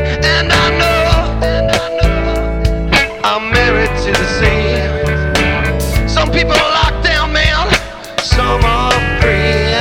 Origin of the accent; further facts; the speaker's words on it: Campbell, California, United States; I'm from Campbell, California. You might know that by now. I'm of Danish descent.